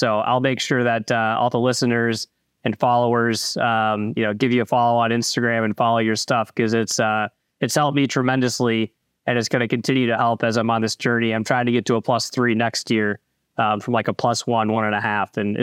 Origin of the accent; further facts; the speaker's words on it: Minnesota, United States; Well, we're from Minnesota, so us Gopher fans are pretty happy about